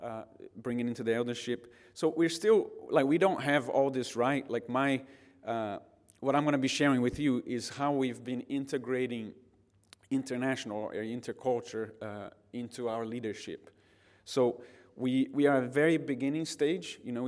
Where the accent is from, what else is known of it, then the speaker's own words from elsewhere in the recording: Brazil; English is a second language; So I'm from Brazil